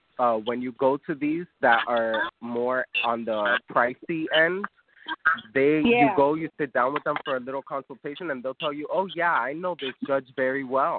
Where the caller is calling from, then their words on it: Miami, Florida, United States; I'm calling you from Miami, Florida.